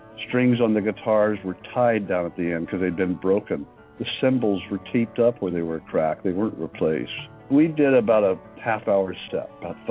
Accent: California, United States; I mean, I grew up in Orange County, California, home of the John Birch Society.

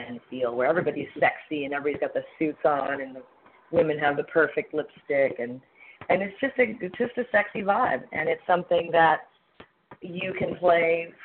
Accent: Texas, United States; also born or lived in Mexico / New York; now in Los Angeles, United States; I am a former New Yorker. I was born in Mexico, raised in Texas, moved to New York. And now I call L.A. my home.

